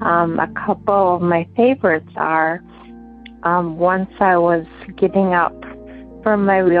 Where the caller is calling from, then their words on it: Appleton, Wisconsin, United States; I'm calling from Appleton, Wisconsin, your home state, and I just had a couple things I wanted to share.